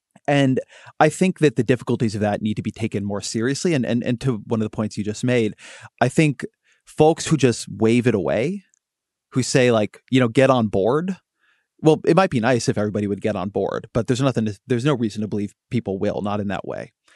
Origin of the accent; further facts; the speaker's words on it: California, United States; born there; Right. I'm a Californian by birth.